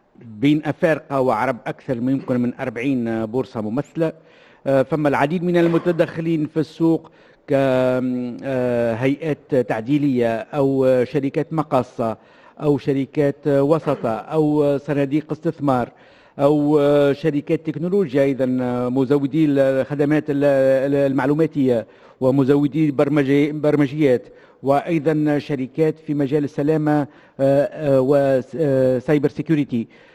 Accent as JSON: {"language": "Arabic", "country": "Tunisia", "said": "للمزايا اللي عندنا في تونس"}